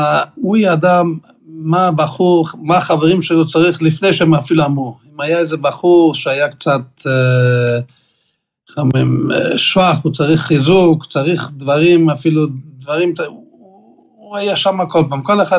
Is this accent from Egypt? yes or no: no; Canada; אנחנו באים מקנדה, כן?